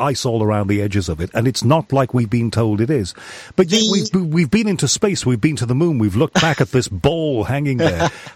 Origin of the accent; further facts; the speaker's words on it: Liverpool, North West England, United Kingdom; when I was a kid, for example, I grew up in Liverpool, and on a very, very clear day, you could actually see part of Anglesey.